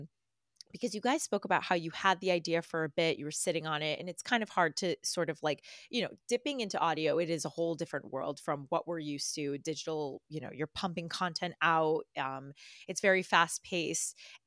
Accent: Massachusetts, United States; And I do think that growing up in Massachusetts as well, and having Halloween be such a, it's such a big calendar marker. And, you know, I don't know what town you grew up in, but being from like a very small New England-y suburban town

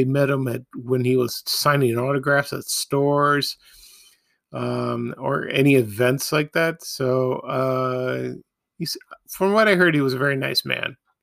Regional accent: Chicago, Illinois, United States; now in Oakland, United States; Most of them were in Oakland, Illinois, which where I live now. And but at the time, I wasn't living there. I was living in Chicago on

